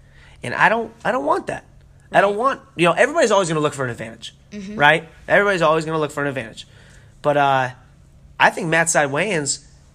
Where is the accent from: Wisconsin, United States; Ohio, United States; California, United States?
Ohio, United States; Yeah, right away. I'm from Ohio, man.